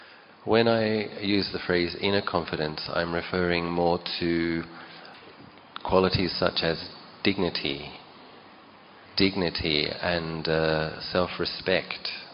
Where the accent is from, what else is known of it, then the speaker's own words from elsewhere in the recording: Australia; So I grew up in Australia, of course, and so in my childhood, I didn't have that.